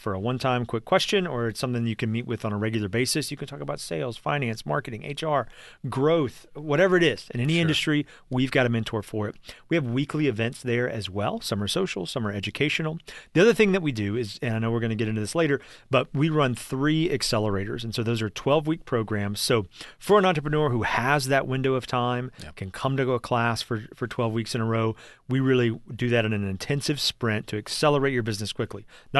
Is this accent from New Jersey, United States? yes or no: no; Nashville, Tennessee, United States; I grew up in Nashville, so one of those who's been here a long time